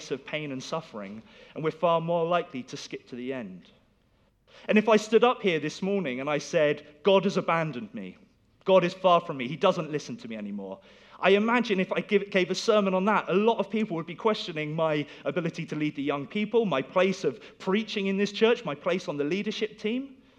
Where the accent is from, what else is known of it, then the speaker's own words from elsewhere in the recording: United Kingdom; I'm British, and I tend to go for that stiff upper lip.